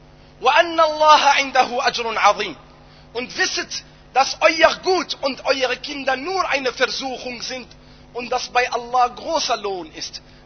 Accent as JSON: {"language": "German", "country": "Morocco", "said": "Wie man bei uns in Marokko sagt, man sagt in einem Spruch, mach das Geld in deiner Tasche und nicht in deinem Herz."}